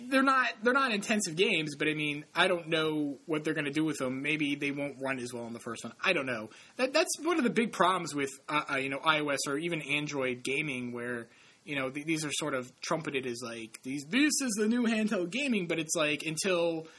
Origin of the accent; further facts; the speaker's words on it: New England, United States; accent: New England; in case my New England accent is throwing you off.